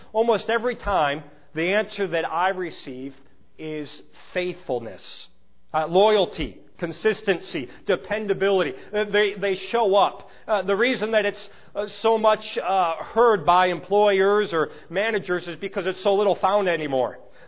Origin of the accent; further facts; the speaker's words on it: Chicago, Illinois, United States; I grew up in Chicago, and the way I learned sign language there, I was in driver's ed on the highways of Chicago.